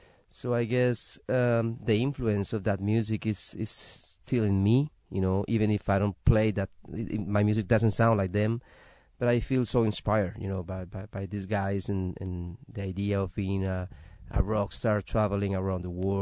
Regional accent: Medellin, Antioquia, Colombia; originally from my hometown, Medellin.

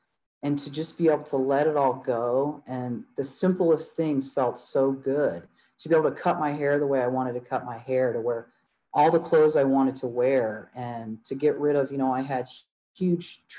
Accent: New Orleans, Louisiana, United States; born there; because I was born in New Orleans and you legally can't change your birth unless you go through this whole legal process.

